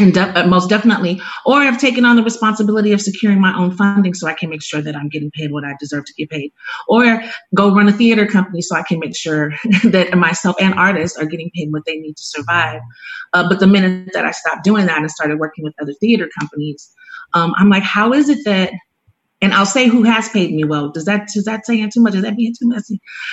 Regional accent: Houston, Texas, United States; now in Austin, United States; So I am from the Houston area, but spent most summers in Austin on the east side or in Bastrop, Elgin, Texas.

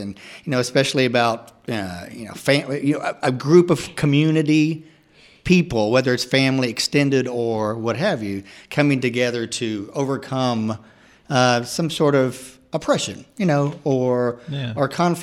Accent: Texas, United States; Yeah, I'm from Texas. You know, I'm not an Okie boy

